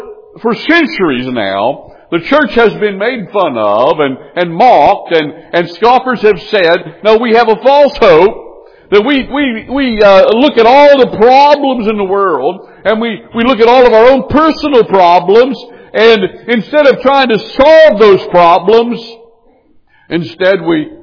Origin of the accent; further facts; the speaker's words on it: Appalachia, United States; That's what I grew up on in Appalachia. And we just didn't have, we didn't grow sweet potatoes back there.